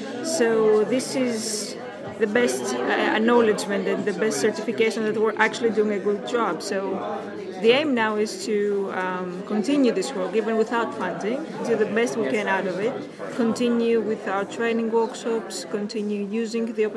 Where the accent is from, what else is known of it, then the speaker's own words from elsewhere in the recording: Greece; English is a second language; It's a hard one. I'm from Greece.